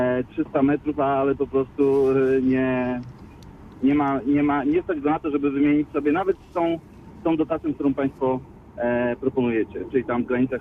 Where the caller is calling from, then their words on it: Poznań, Greater Poland Voivodeship, Poland; Dzień dobry, ja z Poznania.